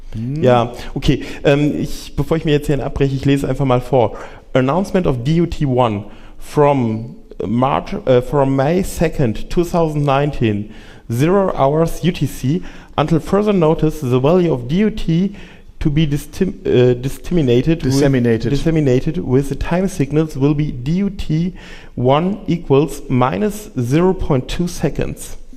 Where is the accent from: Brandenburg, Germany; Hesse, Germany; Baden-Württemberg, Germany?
Hesse, Germany; Frankfurt; Ja, also ich komme aus Frankfurt.